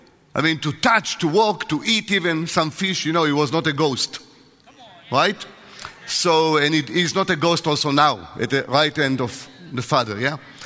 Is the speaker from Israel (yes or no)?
yes; Israel; accent: Israeli; English is a second language; And I really, really hope that you will get used to my heavy Israeli accent, because if you don't, it's your problem.